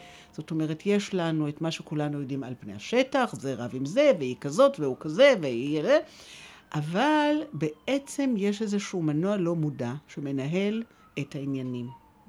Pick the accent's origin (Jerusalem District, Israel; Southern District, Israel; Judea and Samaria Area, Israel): Jerusalem District, Israel; Jerusalem; אני ישראלית, ואני ירושלמית, מצד אחד שורשים עמוקים בירושלים, ומצד שני שורשים עמוקים בשואה.